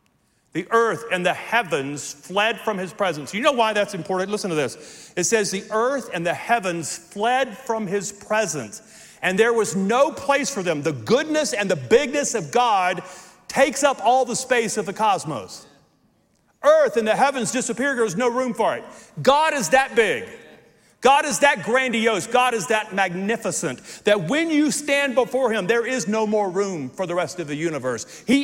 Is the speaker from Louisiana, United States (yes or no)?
yes; Logansport, Louisiana, United States; I grew up in Logansport, Louisiana, south of Shreveport on the Sabine River. It is very remote.